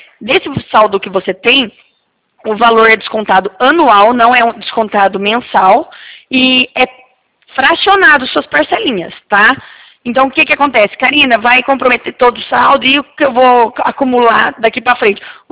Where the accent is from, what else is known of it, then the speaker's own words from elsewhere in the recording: Paraná, Brazil; Eu sou do Paraná.